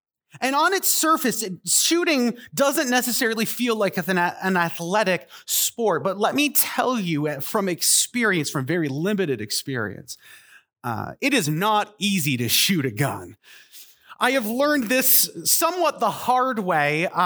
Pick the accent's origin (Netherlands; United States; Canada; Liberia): Canada; I'm a Canadian